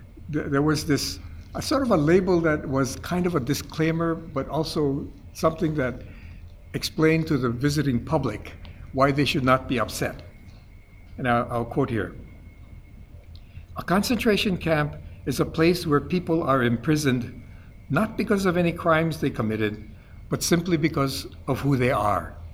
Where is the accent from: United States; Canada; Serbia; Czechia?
United States; Hawaii; he was a senator from my home state, Hawaii, and he was, because the Senate runs on seniority, he was an extremely powerful person. For one thing, he brought a lot of money back to the islands.